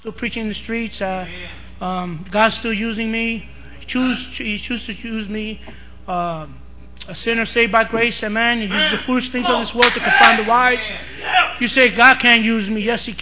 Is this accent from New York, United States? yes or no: yes; Brooklyn, New York, United States; I got saved in Brooklyn, New York. I'm from Brooklyn, New York. Can you tell from the accent?